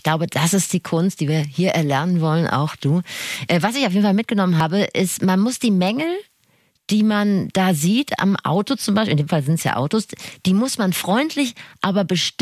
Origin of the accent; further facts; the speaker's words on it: Rhineland, Germany; Wir sind Rheinländerin. Wir können einfach direkt kommunizieren und das nimmt uns vielleicht keiner übel.